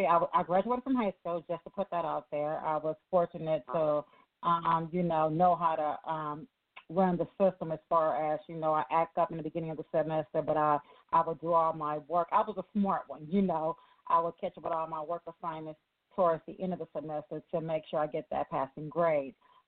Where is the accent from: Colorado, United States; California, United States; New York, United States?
California, United States; Los Angeles; I am born and raised in South Central LA, California. I'm a West Coast girl.